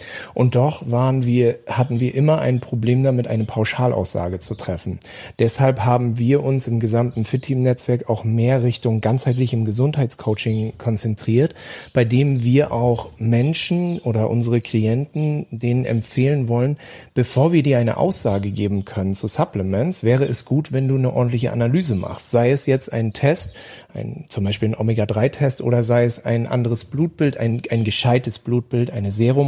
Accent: Rostock, Mecklenburg-Vorpommern, Germany; born there; ich lebe ja am Bodensee und ich bin in Rostock geboren

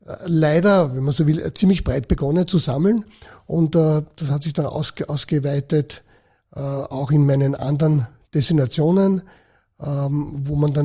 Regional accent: Baden, Lower Austria, Austria; Ja, ich stamme aus Baden bei Wien

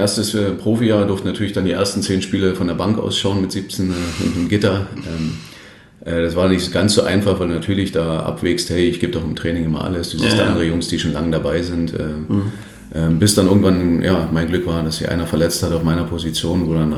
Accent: Weißwasser, Saxony, Germany; Nee, also ich komme ursprünglich aus Weißwasser, das ist ein kleiner Ort im Osten.

